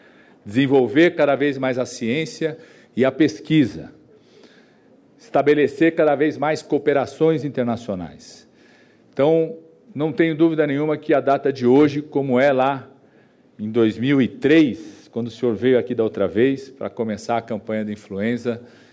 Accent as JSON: {"language": "Portuguese", "region": "São Paulo", "country": "Brazil", "tie": "born or raised there", "said": "como paulistano, como criança que cresceu aqui no bairro do Butantã, aprendi a andar de bicicleta aqui nessas ruas aqui do Butantã"}